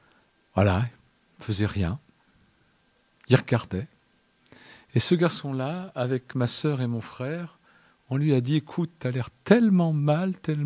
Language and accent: French; Normandy, France; je suis un Normand à l'origine, installé en Bretagne depuis bien longtemps. Mais à l'origine, j'ai passé ma vie en Normandie.